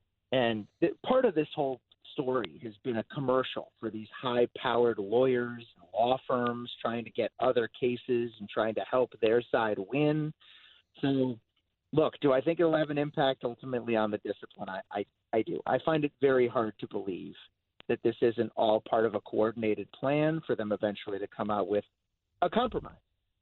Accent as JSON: {"language": "English", "town": "Denver", "region": "Colorado", "country": "United States", "tie": "born or raised there", "said": "You know, I grew up in Denver, guys"}